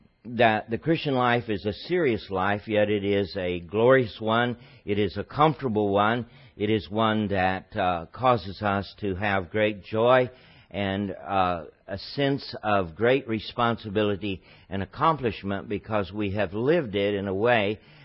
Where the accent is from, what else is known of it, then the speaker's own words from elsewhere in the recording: Texas, United States; think I've lost most of the accent, working on it anyway, because people always ask you in Seattle, where are you from? And they seem to think that something is wrong with being from Texas.